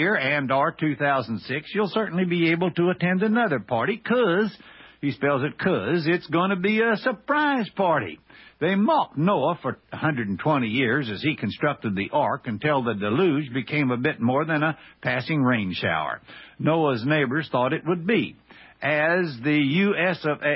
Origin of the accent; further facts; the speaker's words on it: Scotland, United Kingdom; I'm Scottish and frugal by both nature and nurture.